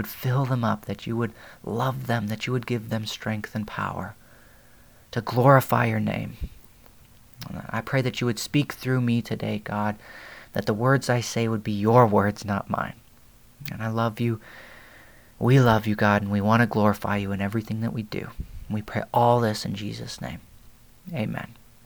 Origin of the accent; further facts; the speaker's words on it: Beijing, China; English is a second language; moved away as an adult; now in United States; in Los Angeles, and I am currently attending Biola University studying Christian ministries. And I was born in Beijing and raised my entire life there up until I came here for college.